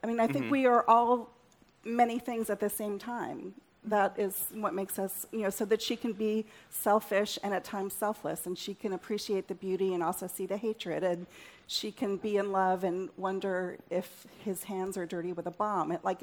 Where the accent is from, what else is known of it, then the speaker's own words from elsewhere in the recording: New York, United States; as a New Yorker coming to the South and being sort of introduced to the manners of the South